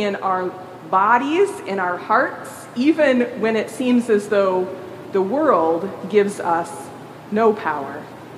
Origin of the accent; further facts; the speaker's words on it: Nebraska, United States; I grew up in Nebraska, where so much of the land was plowed up to turn into farm